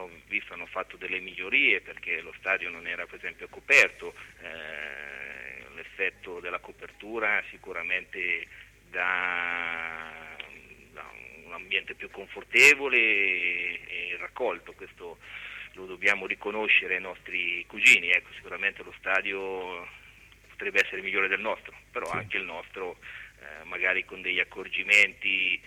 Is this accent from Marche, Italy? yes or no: yes; Ancona, Marche, Italy; noi siamo nati ad Ancona, viviamo ad Ancona, lavoriamo ad Ancona, volevamo fare qualcosa per questa città.